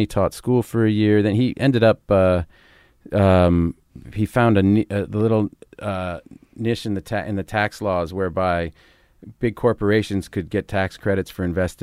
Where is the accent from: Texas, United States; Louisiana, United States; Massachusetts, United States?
Massachusetts, United States; Cambridge; I grew up in Cambridge, so I had a very different type of Harvard student